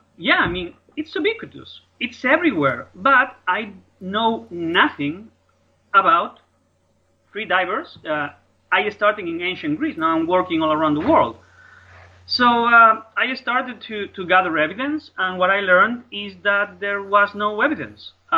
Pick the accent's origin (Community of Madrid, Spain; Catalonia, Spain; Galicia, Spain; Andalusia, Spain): Galicia, Spain; Vigo; I am from Vigo, from Galicia, in the northwest corner of the Iberian Peninsula of Spain.